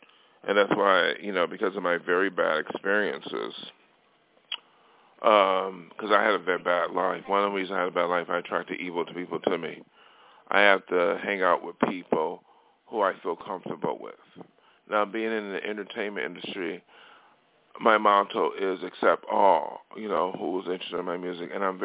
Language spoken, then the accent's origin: English; Buffalo, New York, United States; whether I knew them in my hometown, Buffalo, whether I knew them 20 years ago.